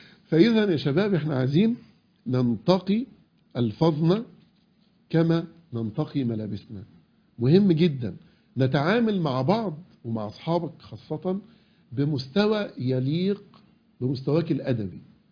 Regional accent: Egypt; احنا بنتكلم احنا كمصريين، احنا كعرب

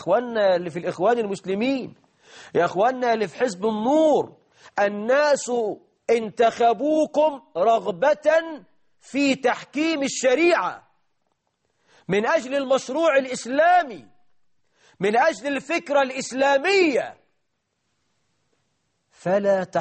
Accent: Egypt; البطالة عندنا في مصر حوالي 9 مليون عاطل مشكلة

